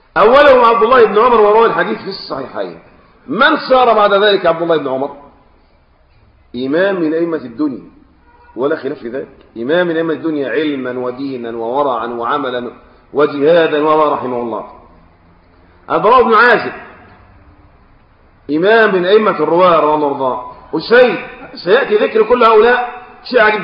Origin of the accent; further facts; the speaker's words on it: Egypt; ده عندنا احنا الآن في مصر أو في عامة الدول العربية يصلح أن يدخل الجيش؟ خلي بالك عندنا في مصر